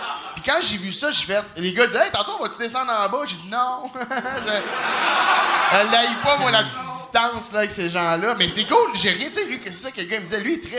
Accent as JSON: {"language": "French", "town": "Saint-Eustache", "region": "Quebec", "country": "Canada", "said": "Parce que moi, j'étais un petit gars, là, je viens de Saint-Eustache, c'est juste à côté de Pointe-Calumet"}